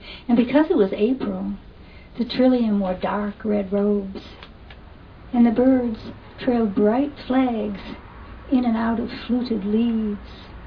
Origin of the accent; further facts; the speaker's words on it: New England, United States; I grew up in New England, and Wellfleet is on Cape Cod in Massachusetts.